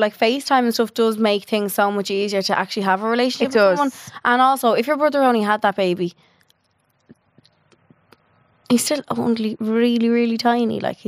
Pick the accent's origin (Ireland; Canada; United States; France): Ireland; I could cry now thinking of being Irish. What's wrong with us? I just love being a Paddy